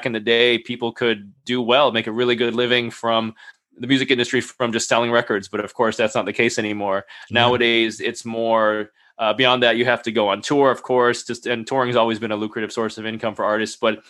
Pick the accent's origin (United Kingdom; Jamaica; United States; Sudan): Jamaica; born there; My family's from Jamaica. I was born in Jamaica, and okay. I grew up listening to a lot of reggae music.